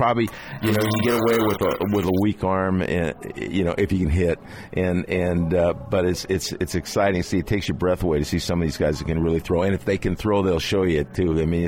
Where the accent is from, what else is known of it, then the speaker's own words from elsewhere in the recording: San Mateo, California, United States; And we'd drive up from San Mateo all the time. I was raised in San Mateo